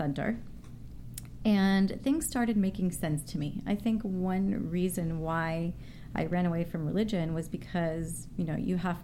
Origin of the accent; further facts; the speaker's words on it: New Haven, Connecticut, United States; Well, I come from New Haven, Connecticut, and I grew up in a religious home, and I did not like religion.